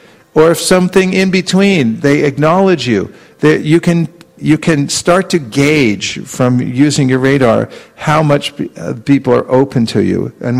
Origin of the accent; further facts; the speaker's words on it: San Francisco, California, United States; I announce where I'm from. I'm from San Francisco.